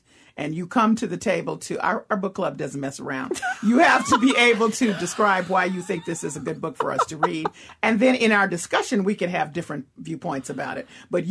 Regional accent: Memphis, Tennessee, United States; By the way, the money is going to St. Jude Children's Research Hospital in Memphis, my hometown.

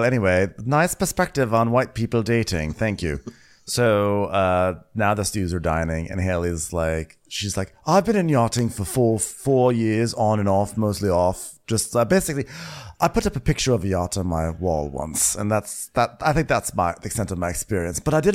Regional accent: Costa Rica; because I'm from Costa Rica and I'm a free spirit because, you know, Costa Rica.

